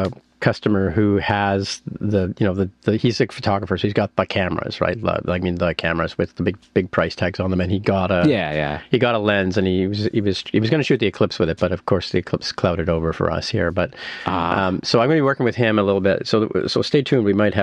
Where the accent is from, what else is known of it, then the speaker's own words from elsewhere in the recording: Canada; because I'm a Canadian using an American account